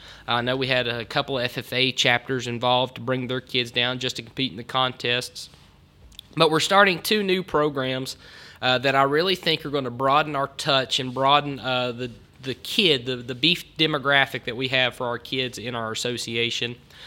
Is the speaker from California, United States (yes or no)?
no; Kentucky, United States; I know that's an unpopular opinion, but I'm also from Southern Kentucky.